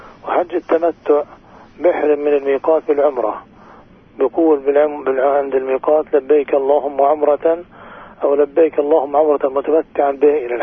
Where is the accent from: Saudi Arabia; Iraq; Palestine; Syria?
Palestine; يعني إحنا من فلسطين ما بنذبح في فلسطين